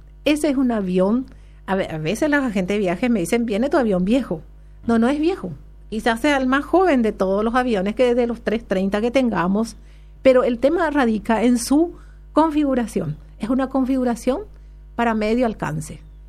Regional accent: Paraguay; Así somos nosotros, somos cálidos los paraguayos.

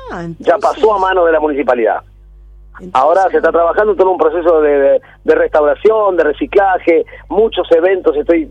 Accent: Mar del Plata, Buenos Aires Province, Argentina; yo soy de Mar del Plata y no sé nadar?

